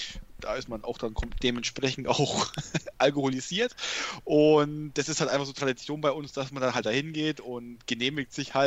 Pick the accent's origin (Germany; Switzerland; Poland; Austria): Germany; Kulmbach, Bavaria; also ich komme ja aus Kulmbach, Stadt Kulmbach, bekannt.